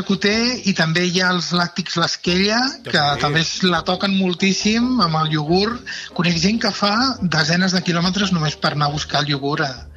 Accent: Catalonia, Spain; jo que sóc del Vallès

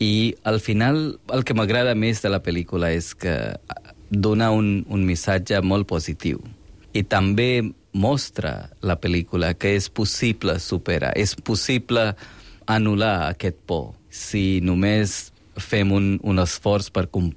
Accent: India; now in Barcelona, Spain; Jo, com soc de la Índia, doncs jo crec que per això podria fer l'esforç de comprendre una mica més.

